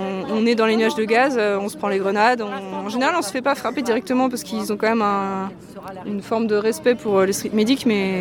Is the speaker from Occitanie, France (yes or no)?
no; Rennes, Brittany, France; Moi, je suis de Rennes.